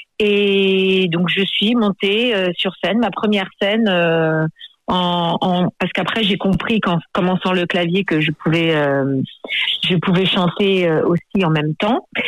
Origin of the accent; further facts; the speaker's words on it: France; born there; étant donné que je suis née en France